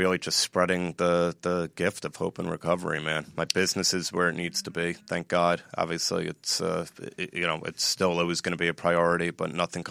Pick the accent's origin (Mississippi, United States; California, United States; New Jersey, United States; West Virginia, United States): New Jersey, United States; Oh, I'm from New Jersey in the U.S.